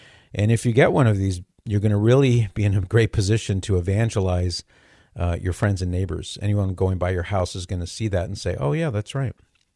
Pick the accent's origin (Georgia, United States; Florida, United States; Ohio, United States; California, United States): California, United States; I'm from California. I'm a native Californian. So is my wife. I love California.